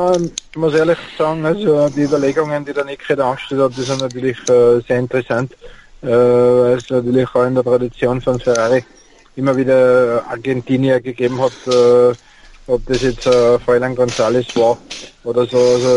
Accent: Tyrol, Austria; weil ich bin ein Tiroler

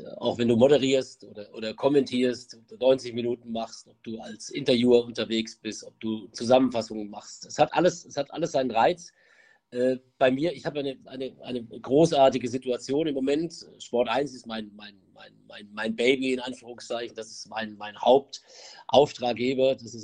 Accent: Mühlacker, Baden-Württemberg, Germany; also born or lived in Pforzheim; Ich bin in Pforzheim geboren, dann bin ich in in einem Kaff 9 Kilometer von Pforzheim entfernt aufgewachsen. In diesem Kaff, das hieß Mühlacker Enzberg, gibt es einen Grenzstein, der sozusagen Baden und Württemberg trennt.

